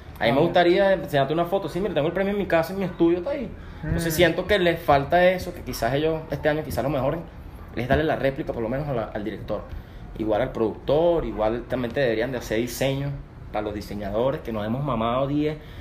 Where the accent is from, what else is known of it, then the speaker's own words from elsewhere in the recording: Venezuela; now in Colombia; No, yo soy internacional porque yo vengo de Venezuela, yo no soy aquí.